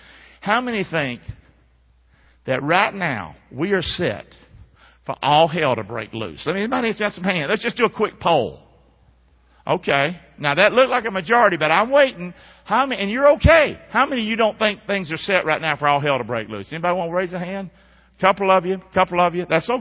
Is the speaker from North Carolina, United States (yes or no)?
yes; Rockingham, North Carolina, United States; And y'all know I'm from Rockingham, and we steal stuff.